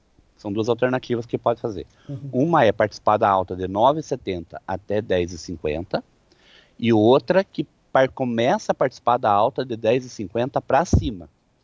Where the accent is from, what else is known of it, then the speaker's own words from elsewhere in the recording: Guarapuava, Paraná, Brazil; Guarapuava é minha terra.